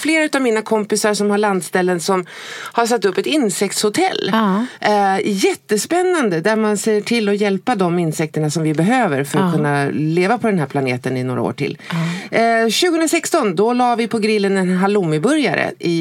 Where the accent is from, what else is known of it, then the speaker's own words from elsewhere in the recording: Eskilstuna, Södermanland, Sweden; I år är det Retuna i Eskilstuna. Vad nu det är. Det är min hemstad, alltså där är jag född.